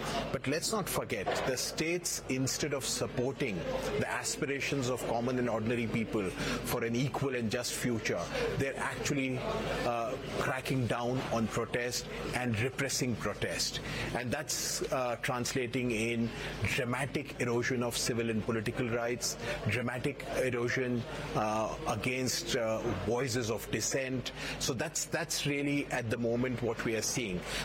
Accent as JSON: {"language": "English", "country": "India", "said": "I come from India. So just in South Asia, if you look at countries around me"}